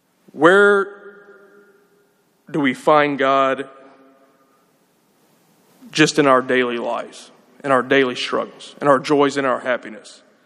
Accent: Prattville, Alabama, United States; growing up in Prattville, in very Protestant Alabama, like I said, I went to high school with 2,100 students, public school in Alabama, okay? I was one of 25 Catholics, maybe, in a school of 2,100.

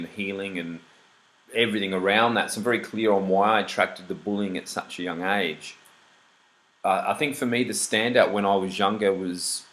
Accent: New South Wales, Australia; So I grew up down in south of Sydney, about 45 minutes an hour from the city. So just inland from Cronulla Beach.

